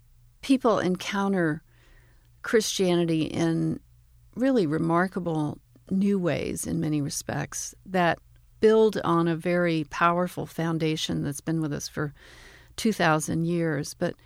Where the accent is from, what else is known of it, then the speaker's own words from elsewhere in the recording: Alabama, United States; Well, I grew up in Alabama. Mm-hmm. I grew up in rural Alabama, so it's something of a surprise that I globetrot.